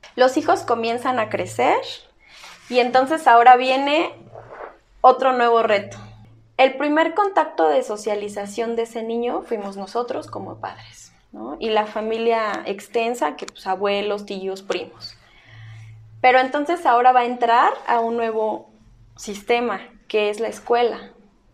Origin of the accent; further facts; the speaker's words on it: Mexico; Somos mexicanos, pero finalmente cada persona vive su vida de diferente manera.